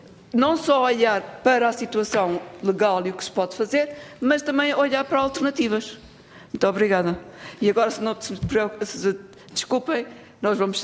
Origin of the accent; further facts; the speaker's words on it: South Africa; Eu venho da África do Sul, portanto, sanctions, reverse engineering.